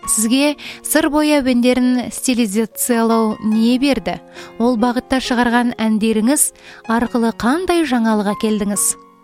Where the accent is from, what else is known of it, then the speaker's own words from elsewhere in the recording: Kazakhstan; Мен сыр бойында туып өскен адаммын. Жастайымнан сол өлкенің жыр термелерін, күйлерін құлағыма сіңіріп өстім.